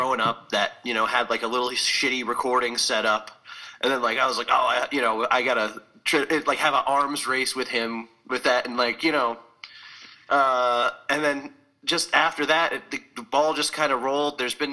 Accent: New York, United States; I'm from New York.

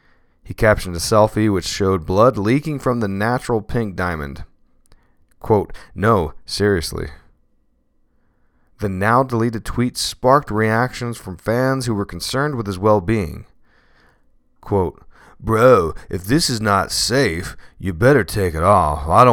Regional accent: Allentown, Pennsylvania, United States; He's from my hometown, Allentown, PA. Shout out, Allentown, PA.

